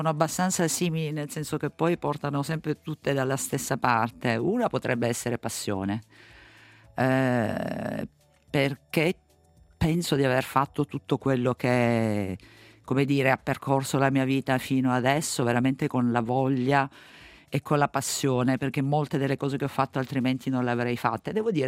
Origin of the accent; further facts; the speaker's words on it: Lecce, Apulia, Italy; now in Switzerland; Io sono salentina, la mia città natale è Lecce, la mia famiglia è originaria, è una famiglia diciamo storica della città.